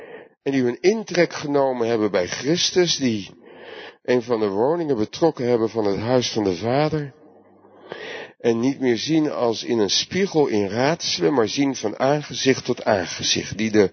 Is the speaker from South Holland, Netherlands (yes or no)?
yes; Delft, South Holland, Netherlands; En dan kom ik uit Delft, dus ik zeg het wel eens een beetje onbeholpen